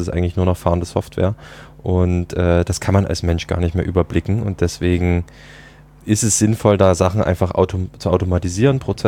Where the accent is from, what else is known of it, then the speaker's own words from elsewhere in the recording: Dresden, Saxony, Germany; zurück nach Deutschland gekommen bin, zurück in meine Heimatstadt Dresden